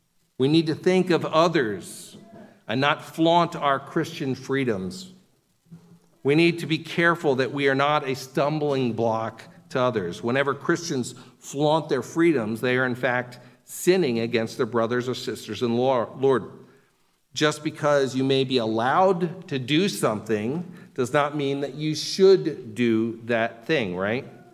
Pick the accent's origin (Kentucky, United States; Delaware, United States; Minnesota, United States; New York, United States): Delaware, United States; Wilmington; I had a pastor growing up in Wilmington, Delaware.